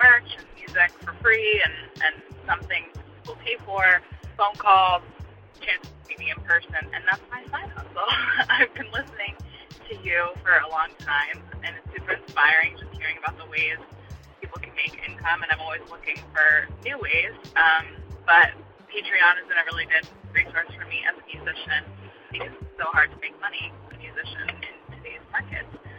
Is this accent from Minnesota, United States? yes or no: no; Sunning, New Jersey, United States; I'm from Sunning, New Jersey, and I'm a social media director and a music teacher